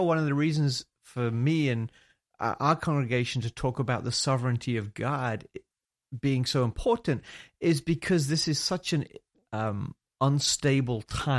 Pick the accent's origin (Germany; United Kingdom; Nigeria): United Kingdom; England; moved away as an adult; now in United States; And obviously I'm from England, so I'm kind of new to this whole America thing.